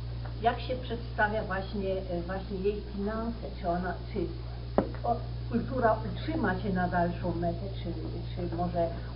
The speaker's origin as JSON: {"language": "Polish", "country": "Czechia", "second_language": "Polish", "said": "dlatego że ja pochodzę z Czechosłowacji, więc byłam."}